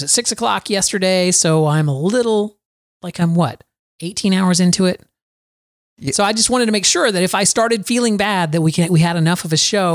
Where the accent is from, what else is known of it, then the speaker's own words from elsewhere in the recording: Florida, United States; I'm from Florida. Rain lasts for minutes in Florida and then it stops.